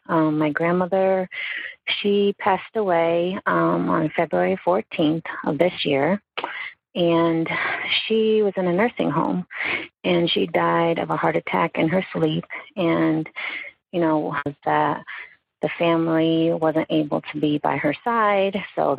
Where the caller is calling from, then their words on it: Bristol, Connecticut, United States; I am calling from Bristol, Connecticut.